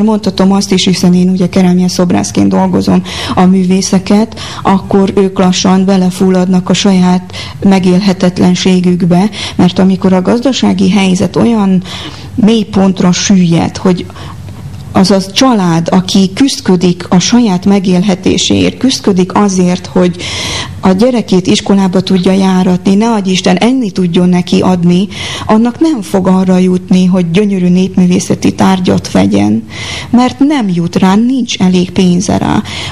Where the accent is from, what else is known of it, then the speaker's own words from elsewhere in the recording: Korond, Harghita, Romania; Erdélyben, Korondon, ott nap mint nap azzal szembesültem, abba születtem, hogy gyönyörű tárgyakat alkottak a szüleim